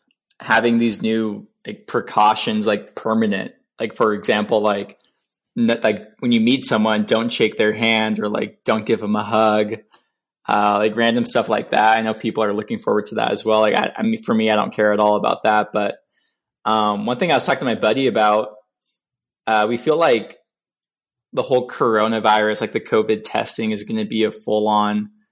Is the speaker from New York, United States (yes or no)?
no; California, United States; I'm from California. Like, California is like going crazy right now